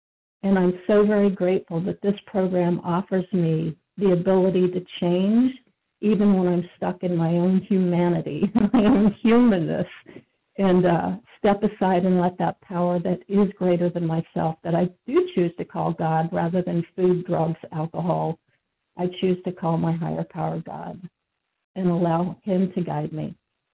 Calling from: Maryland, United States; Recovered compulsive overeater in Maryland, currently sitting in the rain.

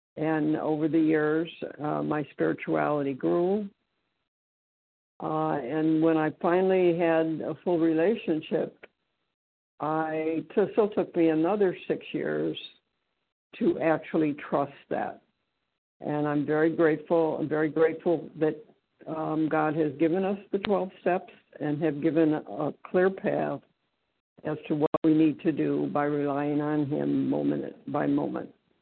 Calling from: Michigan, United States; Good morning. Thank you for your service. I'm from Michigan.

